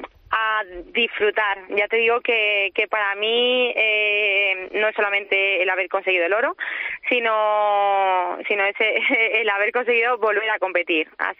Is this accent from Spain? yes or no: yes; Spain; aquí en Madrid, en mi país, con toda mi gente